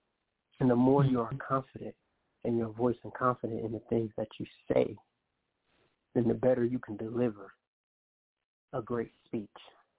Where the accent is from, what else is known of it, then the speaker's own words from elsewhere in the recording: Cleveland, Ohio, United States; I'm coming from the Cleveland area, east side of Cleveland, 152nd in St. Clair area. And that's the area I grew up in.